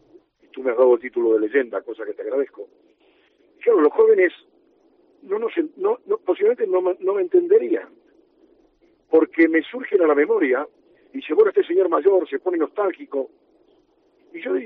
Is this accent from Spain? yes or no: yes; Salamanca, Castile and León, Spain; creo que la persona más influyente como salmantino